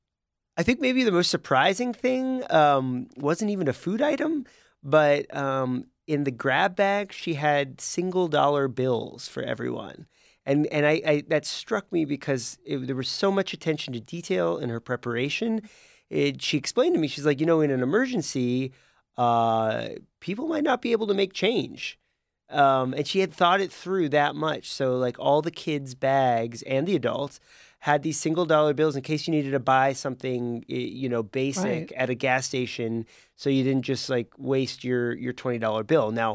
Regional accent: California, United States; I know growing up in California, you know, you tried to have basically a 72-hour kit

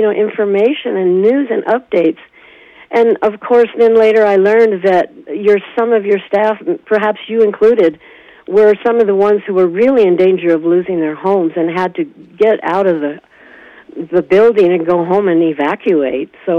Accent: El Paso, Texas, United States; Growing up in El Paso, Texas, it just seemed like it was always windy and hot and dry, but no fires.

